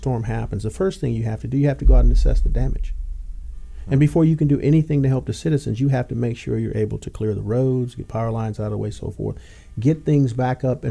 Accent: Indiana, United States; You know, I came from Indiana. Indiana, we had harsh weather

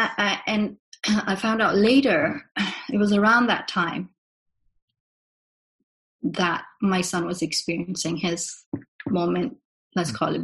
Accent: Denmark; girls in my faith community, and I've done that for the past 20+ years when I was in Denmark. I am from Denmark

